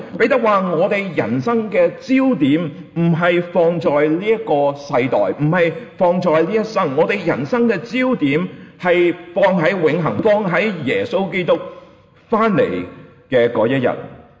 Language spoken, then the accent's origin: Chinese; Hong Kong